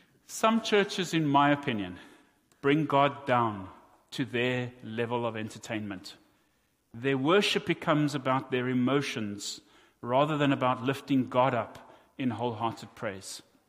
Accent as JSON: {"language": "English", "country": "South Africa", "accent": "South African", "said": "Now, my South African accent doesn't help you here."}